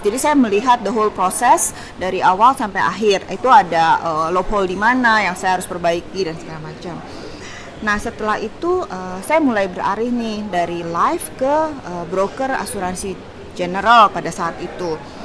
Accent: Bandung, West Java, Indonesia; also born or lived in Jakarta; Saya itu lahir di Bandung, SMP dan SMP SMA itu saya di Bandung. Kemudian saya kuliah di Jakarta di Trisakti.

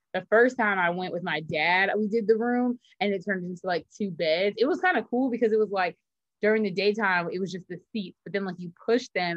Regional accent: New York, United States; moved away as an adult; now in Miami, United States; I'm from New York, but after grad school, I moved to Miami.

